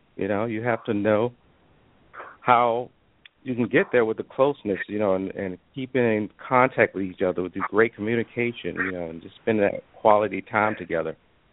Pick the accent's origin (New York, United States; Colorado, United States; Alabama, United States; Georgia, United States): Georgia, United States; Savannah; now in Atlanta, United States; I reside in the Atlanta area. I am from Savannah.